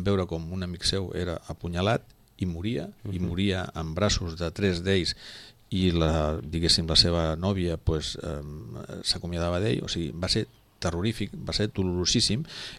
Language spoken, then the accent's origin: Catalan; Sitges, Catalonia, Spain; sobretot els que som de Sitges, és una vila oberta